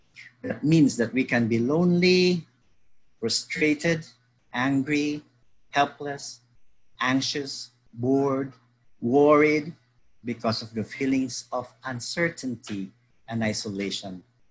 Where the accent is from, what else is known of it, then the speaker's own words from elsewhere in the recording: Philippines; English is a second language; now in Guyana; I'm from the Philippines, by the way. I am not a Guyanese, but soon I think I will be a Guyanese.